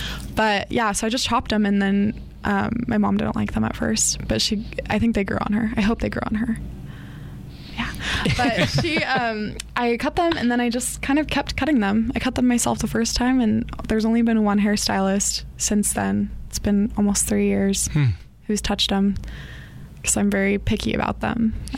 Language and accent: English; Washington, United States; And I didn't know who he was because I grew up in Washington.